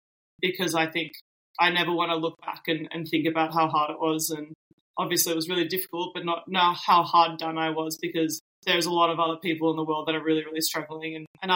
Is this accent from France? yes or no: no; Melbourne, Victoria, Australia; And then I went back to my hometown in Melbourne, Australia, and then we had another lockdown until Christmas.